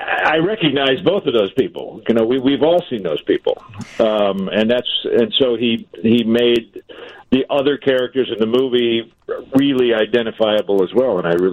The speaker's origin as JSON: {"language": "English", "town": "Rolling Meadows", "region": "Illinois", "country": "United States", "also_born_or_lived": "Park Ridge", "said": "I'm from Rolling Meadows."}